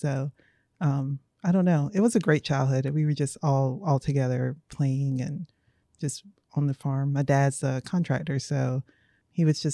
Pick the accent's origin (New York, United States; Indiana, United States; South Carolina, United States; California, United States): South Carolina, United States; Effingham; I'm from Effingham, South Carolina, really tiny, tiny. It's not even a town. It's more like a community. But I grew up in Effingham. I grew up on a farm with like chickens and dogs and cats and pigs